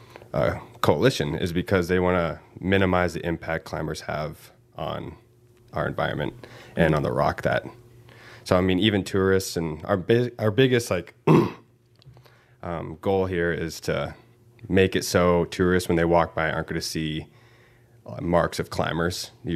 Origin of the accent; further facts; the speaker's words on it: Rapid City, South Dakota, United States; I'm from Rapid City.